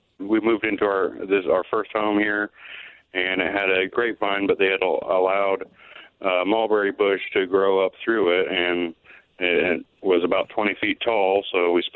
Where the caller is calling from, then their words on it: Muncie, Indiana, United States; I'm calling from Muncie, Indiana.